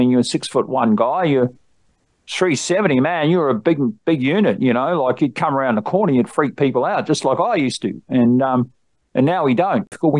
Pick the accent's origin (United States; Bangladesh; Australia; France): Australia; because I'm an Australian author